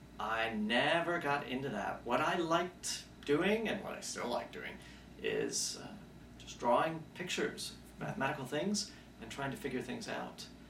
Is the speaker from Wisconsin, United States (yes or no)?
no; Cleveland, Ohio, United States; I grew up in the far eastern suburbs of Cleveland, Ohio.